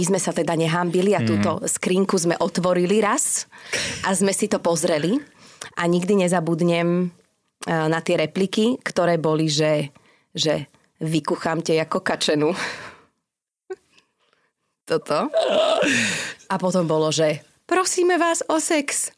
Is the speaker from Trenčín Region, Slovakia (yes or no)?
no; Bratislava, Bratislava Region, Slovakia; keďže ja som teda z Bratislavy, tak som bola medzi nimi.